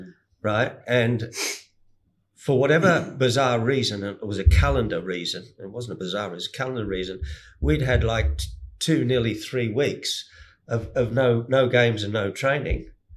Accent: Middlesbrough, North East England, United Kingdom; was a friend of mine because I came from Middlesbrough.

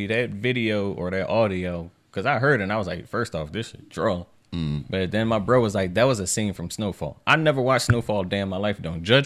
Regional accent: Philadelphia, Pennsylvania, United States; I grew up in Philly, like I told y'all earlier. When I grew up down West Philly

